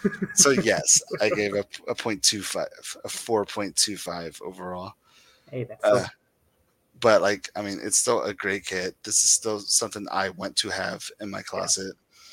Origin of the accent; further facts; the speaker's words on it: Kentucky, United States; I don't know. I'm from Kentucky.